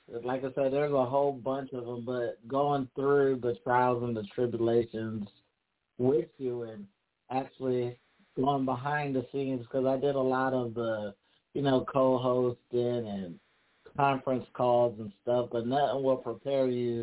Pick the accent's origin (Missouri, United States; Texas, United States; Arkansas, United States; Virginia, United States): Texas, United States; And I'm from Texas. We're a little bit more, you know, open and friendly down here, as opposed to New York subway, you know.